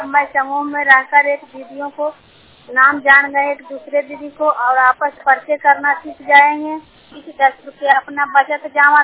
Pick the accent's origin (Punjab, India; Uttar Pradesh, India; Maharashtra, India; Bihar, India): Bihar, India; Chhoti Amar; मेरा जिला का नाम नालंदा है, गांव का नाम छोटी अमर है और … और मैं अभी उत्तर प्रदेश लखनऊ राज्य में बहराइच जिला में समूह बनाने के लिए आई हूँ